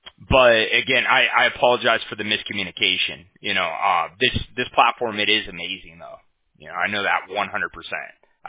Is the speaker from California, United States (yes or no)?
yes; Huntington Beach, California, United States; I'm from Huntington Beach, California, right?